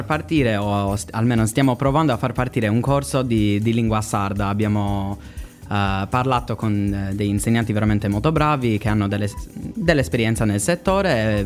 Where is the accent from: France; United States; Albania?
United States; first language English; Italian is a second language; now in Italy; essendo americano ho una lingua mia, ovviamente l'inglese americano, che una lingua ovviamente molto conosciuta nel mondo